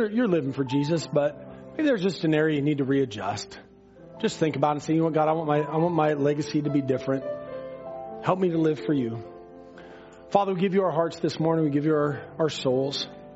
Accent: Ballard, Washington, United States; My mom and dad got divorced when I was 3 years old, and so it was just me, mom, and my brother growing up in Ballard.

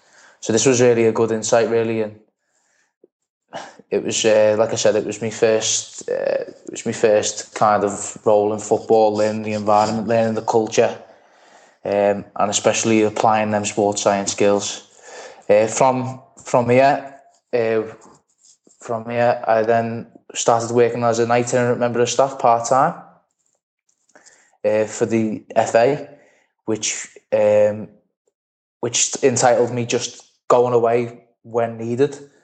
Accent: Liverpool, North West England, United Kingdom; Okay, so growing up in Liverpool is as a young child playing football in the streets. It's a big football city.

